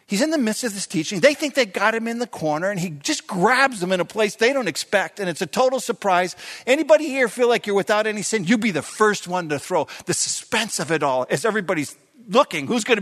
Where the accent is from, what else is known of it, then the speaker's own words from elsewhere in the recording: Minneapolis, Minnesota, United States; I was brought back to a pretty vivid memory as a young child growing up in South Minneapolis